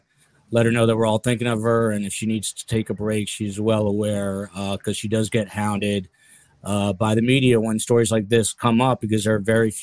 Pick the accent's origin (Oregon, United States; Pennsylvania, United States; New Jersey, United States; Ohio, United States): New Jersey, United States; New Jersey, cool chick. Got to give her a shout out. My home state does it again.